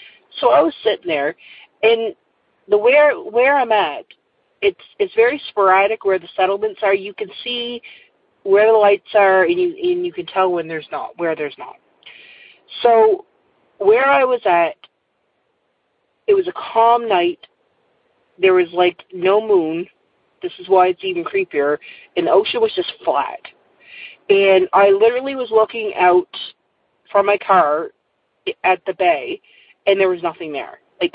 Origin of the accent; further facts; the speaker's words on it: Nova Scotia, Canada; I'm from Nova Scotia, Canada